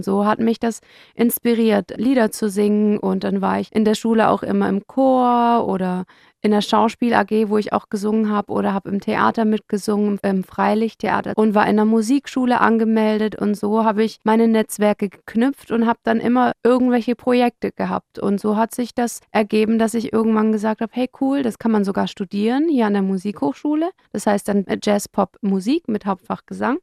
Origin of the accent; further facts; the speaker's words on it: Stuttgart, Baden-Württemberg, Germany; Ich bin aus Stuttgart und studiere an der Musikhochschule Jazz-Pop-Gesang und bin Sängerin.